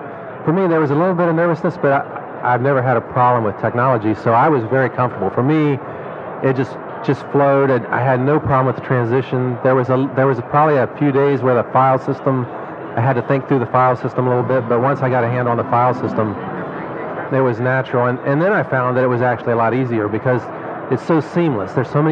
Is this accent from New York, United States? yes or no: no; Ohio, United States; No, I'm from Ohio.